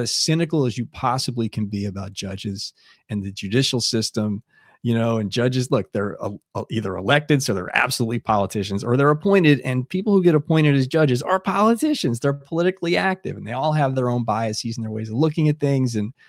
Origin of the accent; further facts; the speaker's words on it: United States; just as an American, it's good to listen to that once